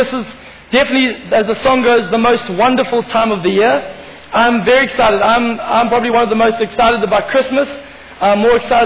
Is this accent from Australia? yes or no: no; Zimbabwe; We grew up in Zimbabwe with minimal funds, with minimal things, but we made it work.